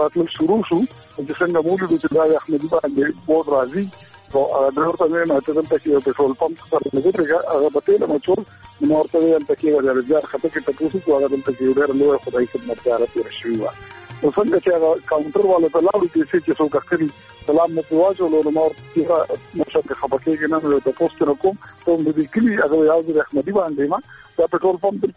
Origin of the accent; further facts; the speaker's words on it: Khadar Khel, Khyber Pakhtunkhwa, Pakistan; زمونږ کلی د کوهاټ لاچی سر نږدې خدر خیل نومې کلی و